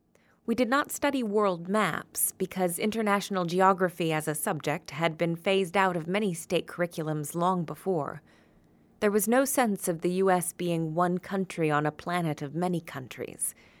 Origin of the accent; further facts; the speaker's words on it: Wall, New Jersey, United States; I grew up in Wall, a town located by the Jersey Shore, 2 hours' drive from New York.